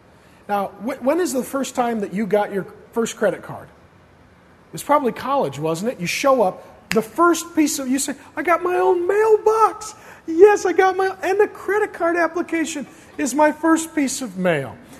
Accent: Spokane, Washington, United States; also born or lived in Grand Forks, North Dakota; See, I grew up in a poor working class home. I was born in Grand Forks, North Dakota. My dad was a construction worker, a union drywaller. There was no work there, so my family moved out to Spokane because we had relatives there

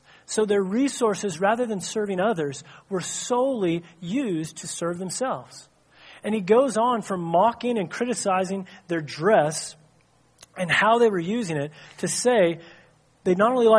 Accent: Enid, Oklahoma, United States; also born or lived in Missouri; I grew up in Oklahoma and Missouri

